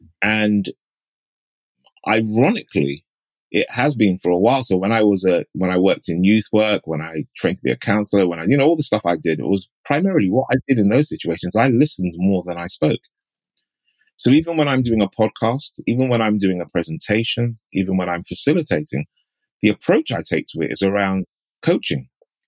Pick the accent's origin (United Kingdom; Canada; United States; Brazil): United Kingdom; there are some times where I will use self-deprecating humor around being British, being black, and what have you